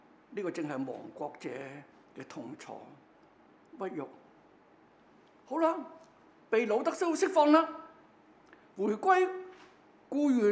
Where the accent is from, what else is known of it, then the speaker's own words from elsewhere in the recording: Hong Kong; 我哋香港人做咗100多年嘅殖民地，對國已經係好淡薄